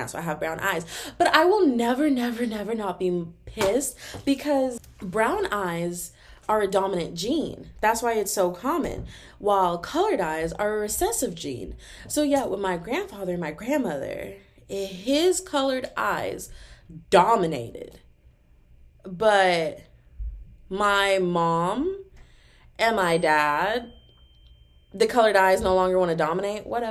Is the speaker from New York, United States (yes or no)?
no; Texas, United States; But I still love me some Texas, cause I'm from Texas, man.